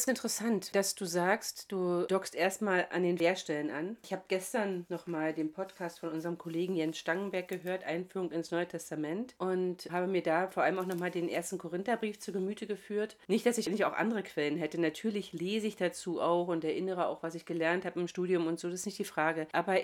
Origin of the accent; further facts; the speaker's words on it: East Germany, Germany; Ich bin in der DDR groß geworden, ich bin als Atheistin aufgewachsen, ich bin in einer Familie groß geworden, in der immer die Frauen die Hosen anhatten sozusagen.